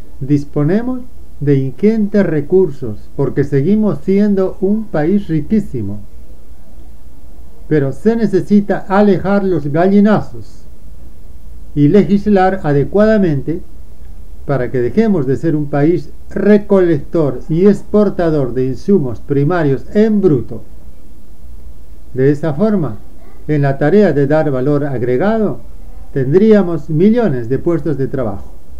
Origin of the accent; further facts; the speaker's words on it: Peru; ¿Que como peruanos deberíamos callarnos, defenderla?